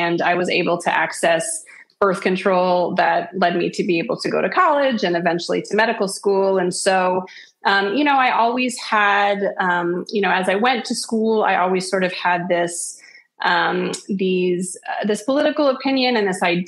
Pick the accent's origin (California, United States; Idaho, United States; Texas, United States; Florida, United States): Florida, United States; My home state where I'm from in Florida, there's a Proposition 4